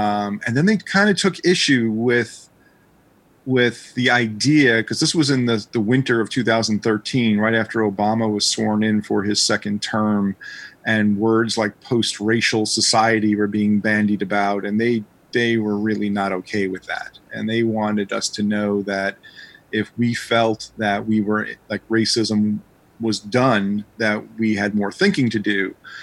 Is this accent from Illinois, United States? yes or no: no; New York, United States; And growing up in New York, it was, you know, we in Queens, where I've been living for the last 20 years